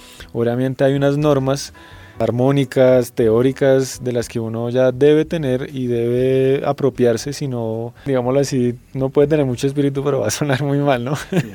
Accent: Colombia; para uno como colombiano

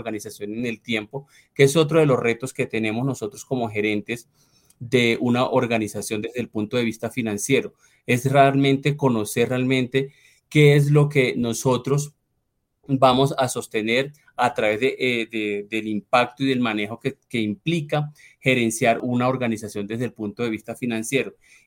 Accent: Colombia; Nosotros como colombianos

